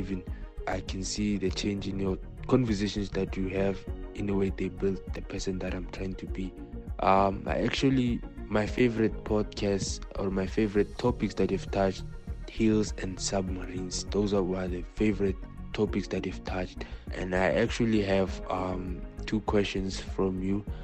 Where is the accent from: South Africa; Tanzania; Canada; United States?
South Africa; Pretoria, Gauteng; I'm from Pretoria and I'm still a student studying.